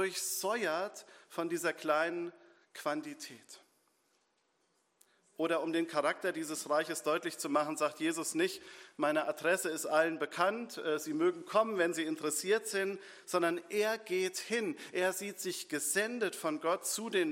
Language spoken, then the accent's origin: German; Tringenstein, Hesse, Germany; Und wir haben in meinem Heimatdorf Tringenstein einen Baum, der ist 400 Jahre alt